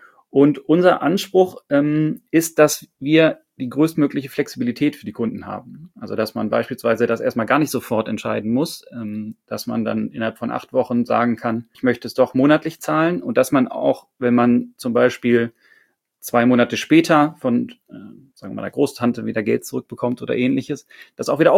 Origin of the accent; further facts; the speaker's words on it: Hamburg, Germany; denn ich bin Hamburger